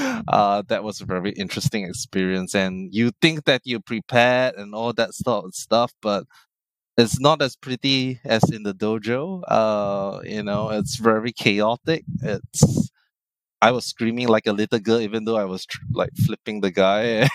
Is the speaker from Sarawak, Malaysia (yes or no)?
yes; Kuching, Sarawak, Malaysia; I grew up in Kuching. It's a really small city in Borneo, which is actually part of Malaysia. We're famous for our monkeys.